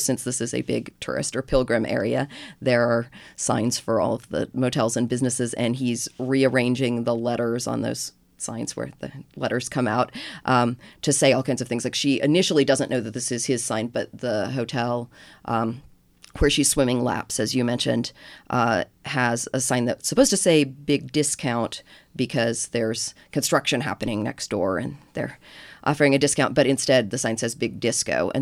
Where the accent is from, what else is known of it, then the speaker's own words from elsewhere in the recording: Arkansas, United States; I actually saw those two elements together a lot growing up in the Ozark Mountains of Arkansas